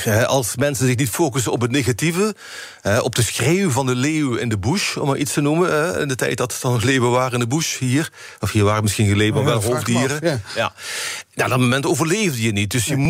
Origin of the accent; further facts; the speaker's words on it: Limburg, Netherlands; accent: Limburgish; met mijn Limburgs accent denk je dat ik alleen maar van carnaval houden en bier drinken